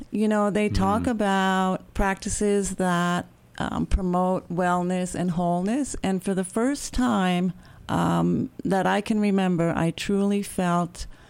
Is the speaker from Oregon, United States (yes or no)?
no; New York, United States; No, I am from Long Island, New York.